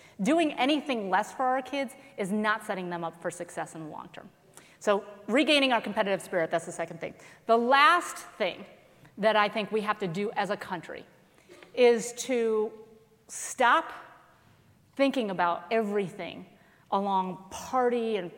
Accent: South Korea; In my home country of South Korea, I actually spent a year there when I was in elementary school.

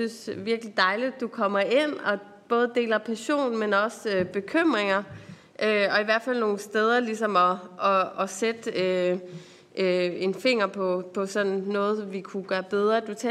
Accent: Capital Region of Denmark, Denmark; os som Bornholmer, hvor vi jo får en energiø

